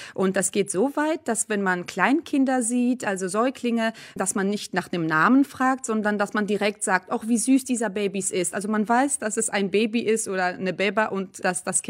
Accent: Greece; Und man ist natürlich als Grieche auch sehr stolz auf die Antike

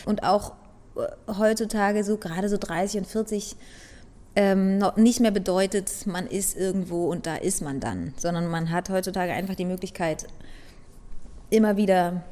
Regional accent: East Germany, Germany; Ich komme selber aus der DDR, da ist es ganz normal, mit in meinem Alter schon 2 bis 3 Kinder zu haben

